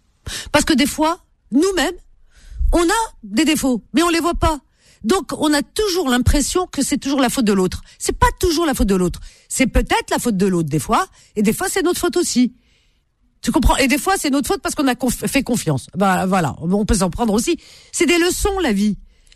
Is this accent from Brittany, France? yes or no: no; Paris, Île-de-France, France; Je me souviens quand j'étais gamine dans le Marais, j'avais des copines